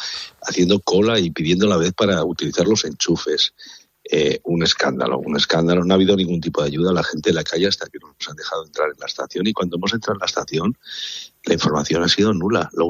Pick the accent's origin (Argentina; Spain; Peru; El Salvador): Spain; Madrid, Community of Madrid; A mí esto me ha pillado en Sevilla a las 12:30, dentro del Corte Inglés, que se ha ido a la luz, y claro, pensé, yo soy de Madrid